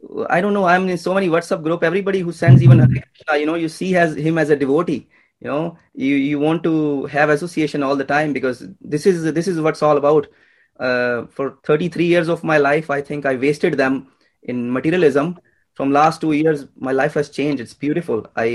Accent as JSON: {"language": "English", "town": "Red Deer", "region": "Alberta", "country": "Canada", "said": "I'm from Canada, Alberta, Red Deer."}